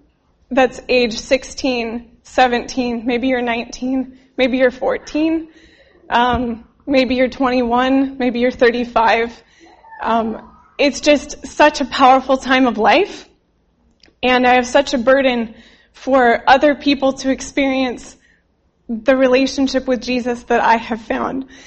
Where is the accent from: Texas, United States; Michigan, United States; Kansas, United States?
Kansas, United States; Wichita; now in Los Angeles, United States; I grew up here in Wichita, Kansas, and now I live in Los Angeles, California.